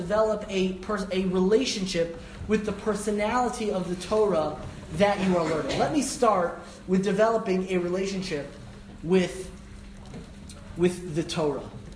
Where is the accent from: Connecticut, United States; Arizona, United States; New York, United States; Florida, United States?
New York, United States; Five Towns; I'm from the Five Towns too. We were all friends here.